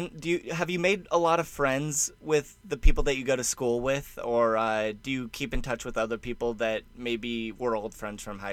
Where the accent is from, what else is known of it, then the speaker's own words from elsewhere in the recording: California, United States; I like making fun of Texas because I'm from California, but I love Texas.